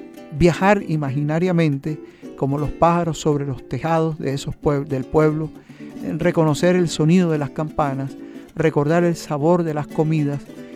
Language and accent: Spanish; La Grita, Táchira, Venezuela; born there; Yo nací en La Grita, en Catalina de los Vientos, como lo digo en la literatura